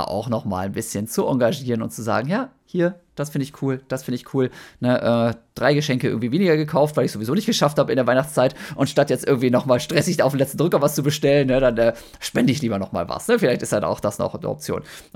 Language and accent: German; Osnabrück, Lower Saxony, Germany; Das ist eine Organisation aus Osnabrück, wo ich aufgewachsen bin